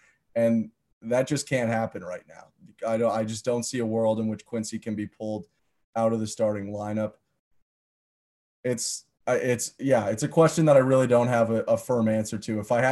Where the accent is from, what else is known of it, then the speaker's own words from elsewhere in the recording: Canada; because obviously I am Canadian.